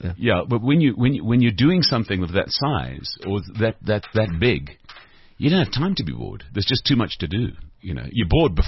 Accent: Stanton, California, United States; now I'm live at the Balalaika in Stanton, which is my hometown, so it's fantastic.

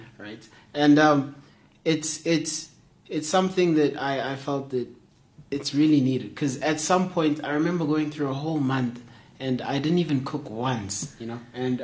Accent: Springs, Gauteng, South Africa; Well, I'm from Springs

